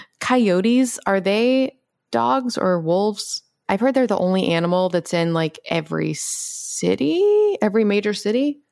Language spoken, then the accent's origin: English; Memphis, Tennessee, United States; I grew up in Memphis.